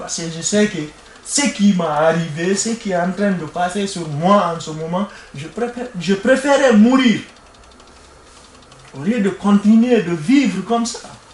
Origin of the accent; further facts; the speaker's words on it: Guinea; French is a second language; Je viens de la Guinée-Conakry, un pays qui se trouve en Afrique de l'Ouest. Je ne parle pas bien français, donc le français que je vous parle, c'est français de la rue.